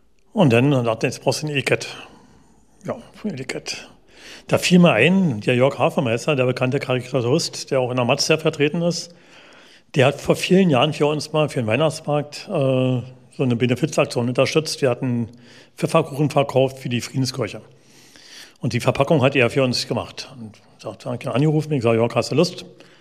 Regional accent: Potsdam, Brandenburg, Germany; Mit Potsdam verbinde ich inzwischen meine Existenz, das ist meine Heimat. Wobei mein Zentrum ist wirklich auch im Herzen, es bleibt Babelsberg. Egal, ob ich da wohne, ob ich meinen Kiez habe, ob Fußball.

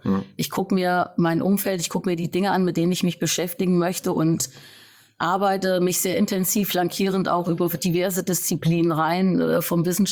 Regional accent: Eiterfeld, Hesse, Germany; born there; Ich bin im Landkreis Fulda geboren, der früher sogar noch Landkreis Hünfeld war. Ja. Also in einem kleinen Ort bei Eiterfeld, der heißt Detloff-Roth. Mhm. Dort bin ich geboren worden.

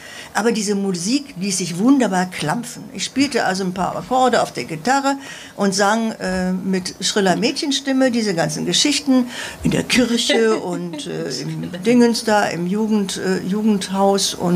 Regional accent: Osnabrück, Lower Saxony, Germany; Also ich bin der gleiche Jahrgang wie Gerd Held, 1951. Und ich komme auch aus Osnabrück.

